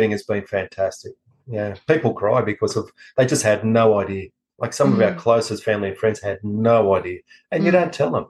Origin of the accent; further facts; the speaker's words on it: Australia; born there; I come from a German immigrant family who came to Australia. Yeah, I was born in Australia. I have two identities. I'm either German or Aussie.